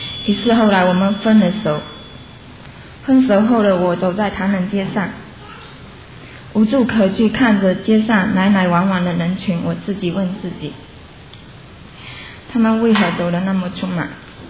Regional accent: Fujian, China; 我来自中国福建。

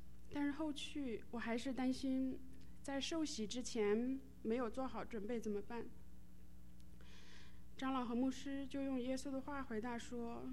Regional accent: Hubei, China; now in United States; 我来自中国湖北，是因为2013年2月份的时候，我们深圳总公司也派我们到美国子公司来工作，所以我和我先生一起来到美国。

